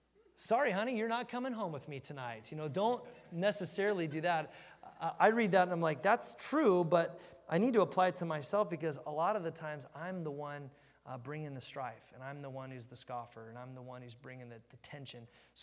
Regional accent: Jerusalem, Jerusalem District, Israel; English is a second language; Like growing up in Israel, I'm like, downtown Jerusalem, there's a lion in the streets.

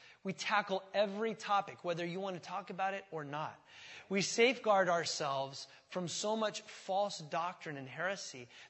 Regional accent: California, United States; Yeah, I grew up down in Southern California, and they offered a driver's education class, and I took it.

